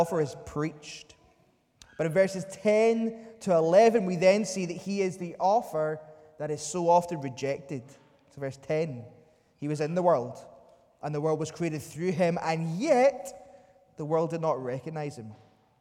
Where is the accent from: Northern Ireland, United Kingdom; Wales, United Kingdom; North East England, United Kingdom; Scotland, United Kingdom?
Northern Ireland, United Kingdom; I grew up in Northern Ireland. My story, I grew up in the Brethren in Northern Ireland